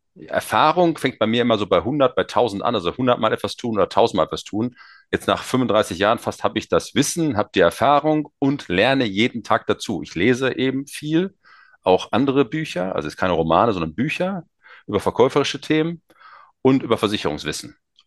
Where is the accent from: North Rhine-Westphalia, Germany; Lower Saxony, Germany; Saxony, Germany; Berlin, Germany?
North Rhine-Westphalia, Germany; Bochum; born there; Ich bin im Grunde Bochumer, aber ich bin ja in Bochum geboren. Deswegen Bochum, ja.